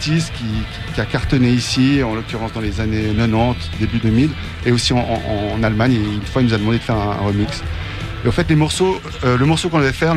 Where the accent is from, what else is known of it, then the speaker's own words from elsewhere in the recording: Switzerland; Ah, je suis suisse, je suis un chien.